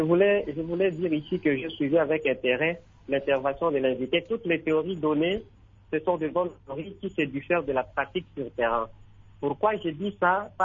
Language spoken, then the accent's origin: French; Kisangani, Tshopo, DR Congo; nous avons connu plusieurs banques de coopératives et d'épargne ici chez nous à Kisangani